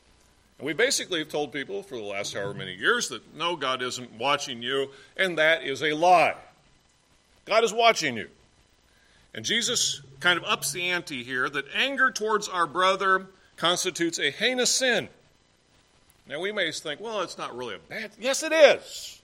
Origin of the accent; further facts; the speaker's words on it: Indiana, United States; I grew up in schools in Indiana. We had Ten Commandments.